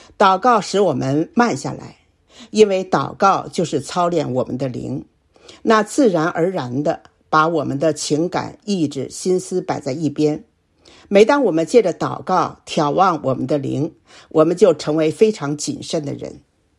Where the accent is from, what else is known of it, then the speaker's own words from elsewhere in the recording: China; 我身为中国人，中文是我的母语。当我开始学英语的时候，我发现要熟悉英语的发音对我非常的难